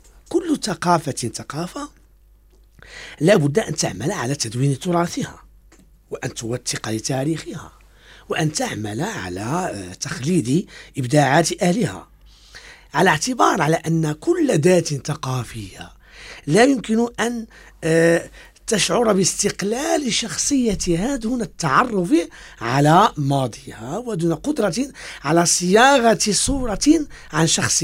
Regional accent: Morocco; born there; ومعلوم أننا حين ولدنا في المغرب ولدنا في خضم من الألوان التراثية وفي خضم من الألوان الموسيقية وفي خضم من الأغاني ومن الأشكال التي تحضر معنا في احتفالاتنا مختلفة.

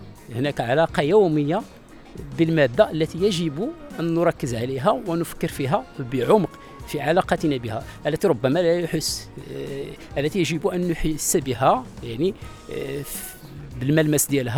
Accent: Morocco; جميع ألوان التراب اللي احنا كمغاربة، المغاربة العلاقة ديالنا مع الأرض مع المحيط الطبيعي

